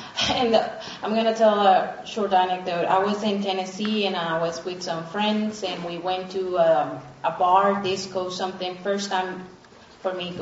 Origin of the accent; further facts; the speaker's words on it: Colombia; And so I said, "I come from Colombia."